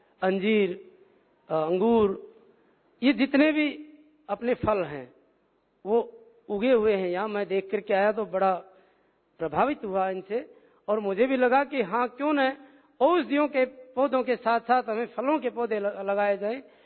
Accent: Haryana, India; आज हरियाणा का तीसरा ऑक्सीजन बाग मेरा गांव बनने जा रहा है

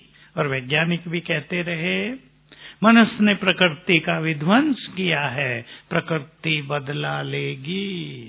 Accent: Muzaffarnagar, Uttar Pradesh, India; मुजफ्फरनगर जहाँ हमारा native place है

